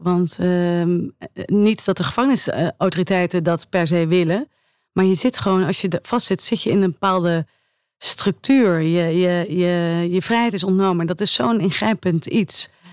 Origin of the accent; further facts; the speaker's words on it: Eindhoven, North Brabant, Netherlands; born there; Eindhoven.